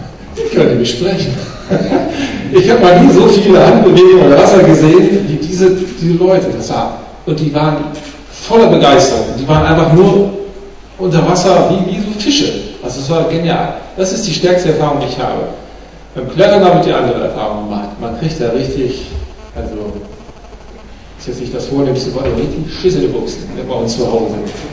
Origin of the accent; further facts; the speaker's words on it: Lower Saxony, Germany; Ich komme aus dem Osnabrücker Land und da kickt man halt vom Kindheit an.